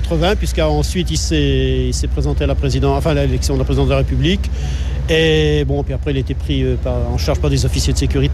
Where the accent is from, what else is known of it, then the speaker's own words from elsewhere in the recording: Saint-Hilaire-en-Morvan, Bourgogne-Franche-Comté, France; born there; moi, je suis un rural et je suis né dans le Morvan, à Saint-Hilaire-en-Morvan, côté de Château-Chinon.